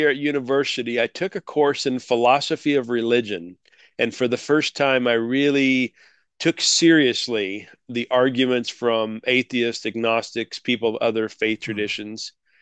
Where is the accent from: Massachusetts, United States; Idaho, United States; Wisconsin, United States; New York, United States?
Idaho, United States; I'm coming to you from the United States, if you haven't can't tell by my accent already, from the state of Idaho up in the northwestern part.